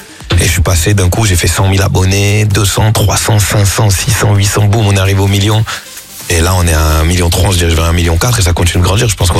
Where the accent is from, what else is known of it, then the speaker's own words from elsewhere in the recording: Marseille, Provence-Alpes-Côte d'Azur, France; Moi, je suis de Marseille, donc puis je tourne avec mes potes avec qui j'ai grandi de Marseille